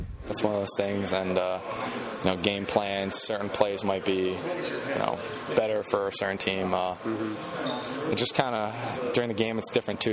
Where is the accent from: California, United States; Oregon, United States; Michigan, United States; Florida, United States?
Florida, United States; I'm from Florida, but I go deep sea once in a while.